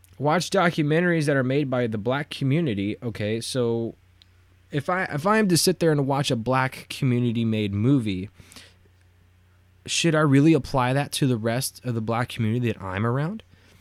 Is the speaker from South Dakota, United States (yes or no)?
no; Brenham, Texas, United States; my hometown of Brenham, Texas, compared to Austin.